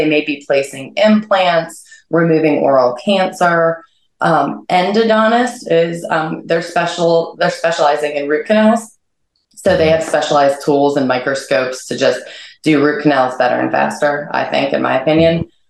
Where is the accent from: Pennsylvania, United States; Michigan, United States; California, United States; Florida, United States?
Pennsylvania, United States; Erie; I went to Allegheny College, and in my hometown of Erie, Pennsylvania, there were three brothers, and they all went to Allegheny